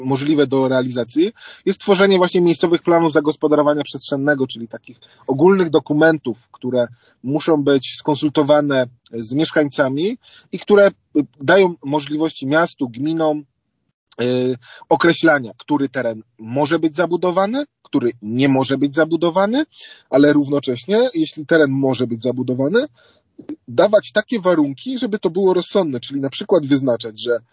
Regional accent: Kraków, Lesser Poland, Poland; ja mieszkam w Nowej Hucie, urodziłem się w Nowej Hucie, miałem chrzest w Nowej Hucie. Całe życie związane z Nową Hutą

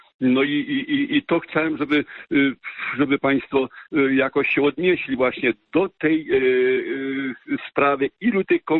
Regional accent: Lesser Poland, Poland; a że pochodzę z Podhala, więc te sprawy mnie interesują bardzo.

